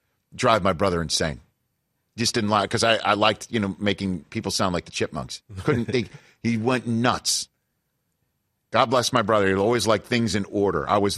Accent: New York City, New York, United States; When I was growing up in Staten Island, New York, all right, another out of borough, just like Queens.

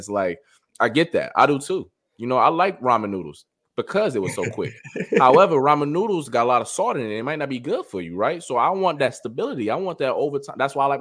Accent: Cleveland, Ohio, United States; I'm not from Western New York, not from Buffalo, from Cleveland. Shout out to the 216.

